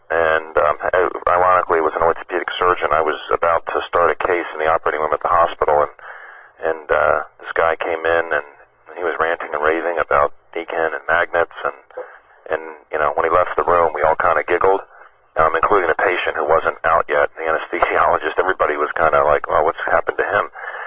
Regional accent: Maryland, United States; also born or lived in Chicago; as a child, I grew up in Maryland here. I lived here my whole life, except for when I went to podiatry school in Chicago for 4 years.

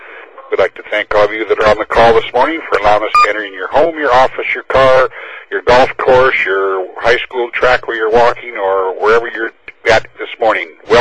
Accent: Olympia, Washington, United States; from Olympia, and I have 9 points.

